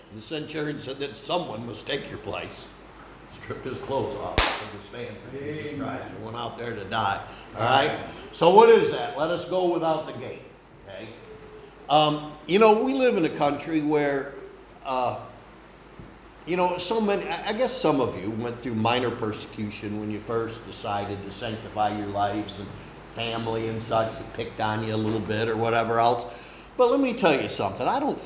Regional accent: Machias, New York, United States; I grew up in the Catholic Church in Machias, New York.

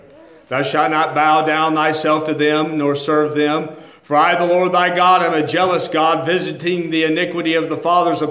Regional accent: Mocksville, North Carolina, United States; I'm from Mocksville.

